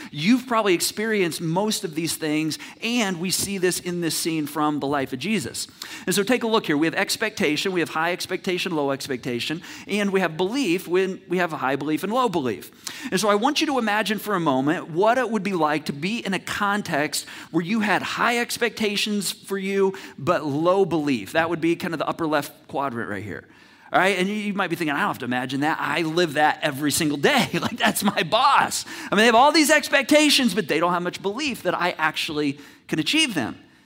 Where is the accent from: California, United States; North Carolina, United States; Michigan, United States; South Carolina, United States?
Michigan, United States; I grew up in Michigan